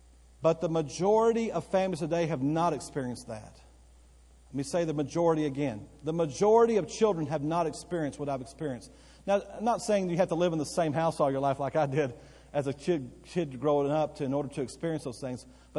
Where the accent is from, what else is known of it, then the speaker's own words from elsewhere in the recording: Bowie, Texas, United States; I grew up in the big city of Bowie, Texas. I was born in Bowie.